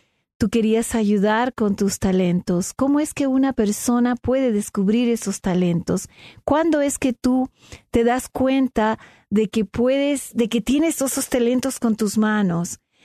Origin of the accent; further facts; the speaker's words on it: Peru; como ustedes saben, yo soy peruana.